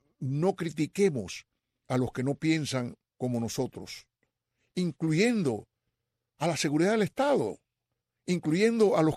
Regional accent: Cuba; moved away; nosotros los cubanos, que desgraciadamente tuvimos que salir de Cuba, que desgraciadamente tuvimos que iniciar nuestra vida fuera de nuestra patria, pues sí, crecimos en libertad

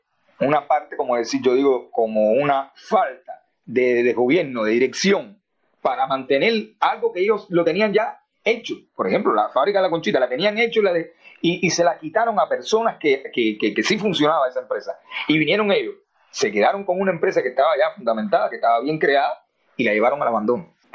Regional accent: Cuba; como un cubano de a pie

